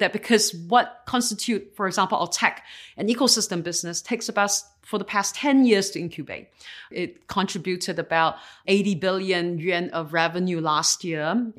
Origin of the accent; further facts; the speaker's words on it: Singapore; I'm ethnically Chinese, but, you know, I've been three generations outside of China. I was born and raised in Singapore.